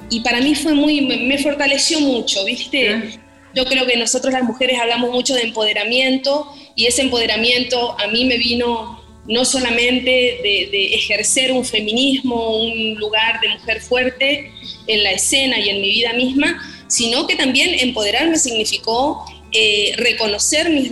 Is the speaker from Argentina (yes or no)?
yes; Resistencia, Chaco, Argentina; also born or lived in Clorinda; viviendo en el Chaco yo, en Córdoba, Diego Pérez, viajamos sin escalas desde Resistencia Chaco, donde yo me crié, porque yo soy nacida en Clorinda Formosa